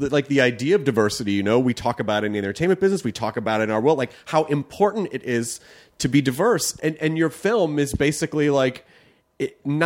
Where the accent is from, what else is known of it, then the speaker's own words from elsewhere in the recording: the South, United States; And you know, like I grew up in the South and I've talked to people who are like, well, I don't ever need to leave.